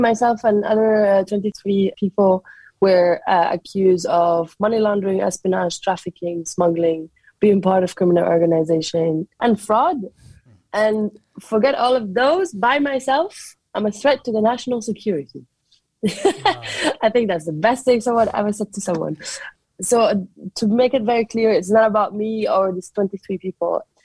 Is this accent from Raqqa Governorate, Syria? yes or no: no; Damascus, Damascus Governorate, Syria; moved away as an adult; I'm from Damascus, Syria, and it's the capital. And I'm 26 years old. When everything started, I was just 23. I left Syria when I was 20 with my sister